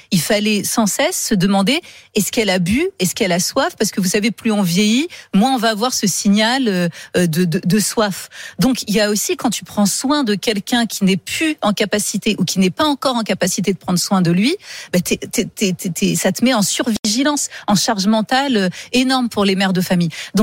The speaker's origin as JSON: {"language": "French", "town": "Poitiers", "region": "Nouvelle-Aquitaine", "country": "France", "tie": "born or raised there", "lives_now": "Paris, France", "said": "Déjà, je suis une fille de la campagne. Je viens de Poitiers, je suis pas une fille des villes. Vraiment, il y a des personnalités comme ça. Moi, je suis une fille de la campagne. J'ai grandi à Poitiers."}